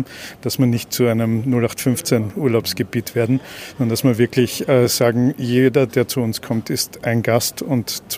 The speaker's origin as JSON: {"language": "German", "country": "Austria", "said": "bei uns in Österreich gibt es eigentlich das Neujahrskonzert"}